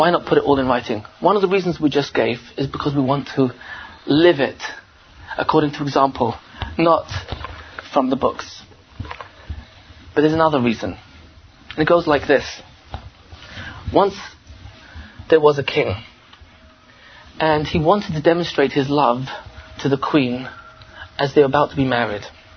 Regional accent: England, United Kingdom; I'm from England.

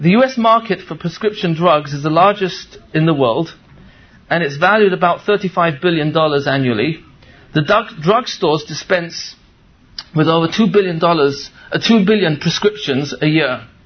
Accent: England, United Kingdom; now in United States; I remember coming from England that the family doctor was someone who you called with an ai

